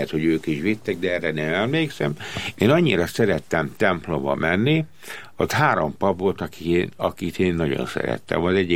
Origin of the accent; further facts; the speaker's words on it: Nagykanizsa, Zala, Hungary; mert én falun születtem, és akkor 5-6 éves koromban keveredtünk Nagykanizsára.